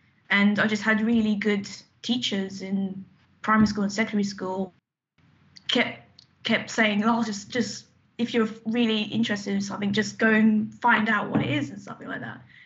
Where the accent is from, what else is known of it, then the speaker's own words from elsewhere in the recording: Milton Keynes, South East England, United Kingdom; also born or lived in Luton; I was born in Luton and raised in Milton Keynes in the UK.